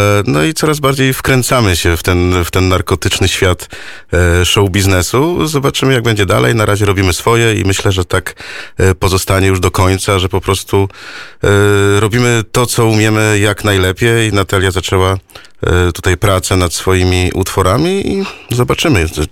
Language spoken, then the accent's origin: Polish; Rzeszów, Subcarpathian Voivodeship, Poland; now in United States; My pochodzimy z Rzeszowa, od ponad 20 lat mieszkamy w Stanach.